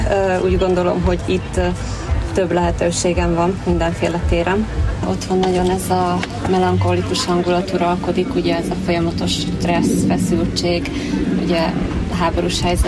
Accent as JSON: {"language": "Hungarian", "region": "Zakarpattia Oblast", "country": "Ukraine", "tie": "born or raised there", "said": "én szeretem Kárpátalját, mert szülőföldem"}